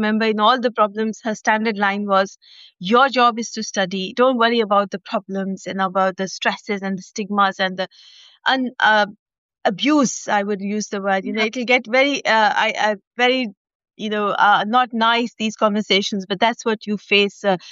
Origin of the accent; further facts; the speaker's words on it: Pakistan; We are six sisters, and growing up in Pakistan in a household of six sisters